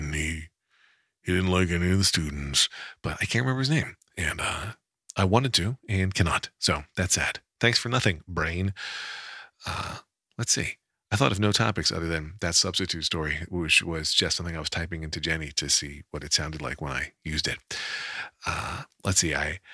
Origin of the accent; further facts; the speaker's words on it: Wyomissing, Pennsylvania, United States; She's from Wyomissing. I'm from Wyomissing. That was the mall.